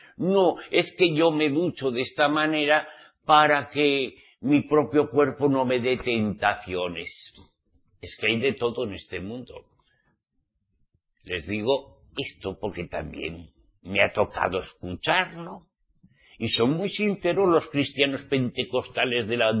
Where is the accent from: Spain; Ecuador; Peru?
Spain; soy español.